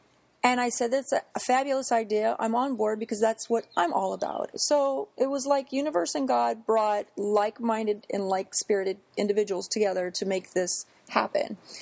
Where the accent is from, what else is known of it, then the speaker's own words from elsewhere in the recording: San Diego, California, United States; born there; I was born in San Diego, California in 1969.